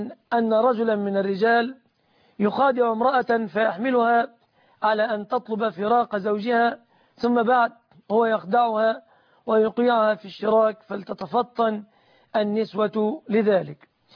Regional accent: Egypt; بلادنا مصر

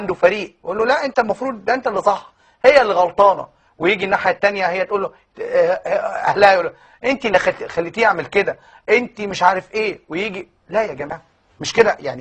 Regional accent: Upper Egypt, Egypt; زي ما بيقولوا كده عندنا في الصعيد

